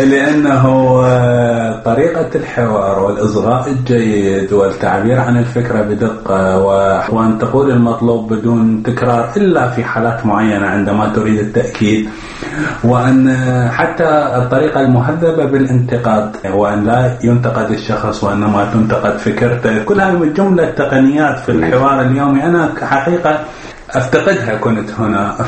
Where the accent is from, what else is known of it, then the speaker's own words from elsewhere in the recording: Iraq; أنا ثالث عراقي يشارك في هذا البرنامج.